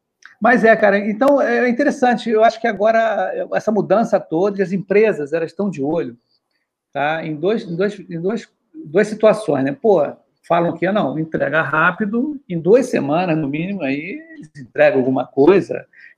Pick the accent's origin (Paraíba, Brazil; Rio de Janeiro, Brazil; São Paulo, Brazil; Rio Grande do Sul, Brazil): Rio de Janeiro, Brazil; aqui no Rio de Janeiro, que eu sou do Rio, né?